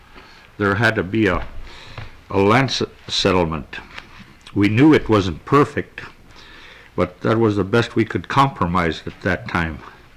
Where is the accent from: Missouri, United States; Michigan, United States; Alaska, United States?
Alaska, United States; Akiachak; I was born and raised at Okeechuk on the Kuskokwim River. I went to BIA school. I went to territorial school.